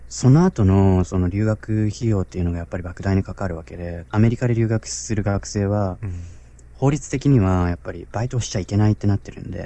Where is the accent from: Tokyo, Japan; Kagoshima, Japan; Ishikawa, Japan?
Kagoshima, Japan; now in United States; 僕、鹿児島なんですよ、ね。